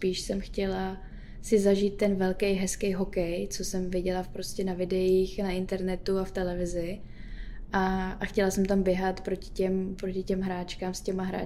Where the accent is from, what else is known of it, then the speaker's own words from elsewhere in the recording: Prague, Czechia; A vyrůstali jsme právě ve Kbelích